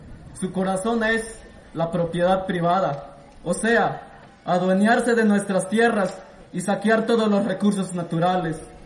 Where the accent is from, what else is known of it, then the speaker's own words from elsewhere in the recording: Mexico; vengo del pueblo de Israel, de la región Belén, municipio San Pedro de Michoacán.